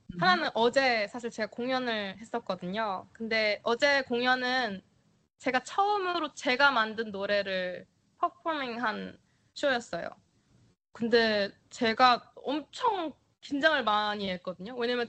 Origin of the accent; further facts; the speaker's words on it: South Korea; 제가 어딜 가나 나 한국에서 왔어 하면 막 크리아 이러면서 되게 존중받듯이